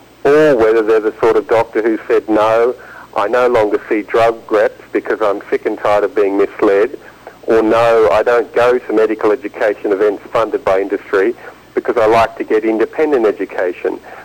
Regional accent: Australia; We're both Australian health journalists

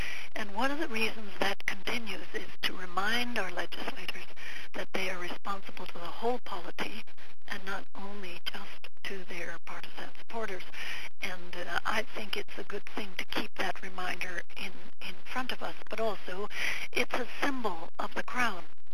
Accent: British Columbia, Canada; I tried to make it one that would give a rather a quick impression of who we are as British Columbians.

